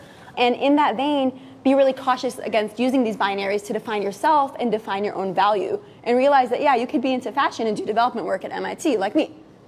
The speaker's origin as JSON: {"language": "English", "country": "Iraq", "also_born_or_lived": "United States", "said": "I'm Iraqi and I'm American, and I identify very much with both sides, unapologetically."}